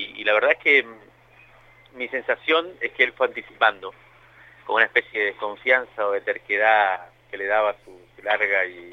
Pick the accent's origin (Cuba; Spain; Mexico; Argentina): Cuba; Yo me nací en 75 y me crié en Cuba en los 80.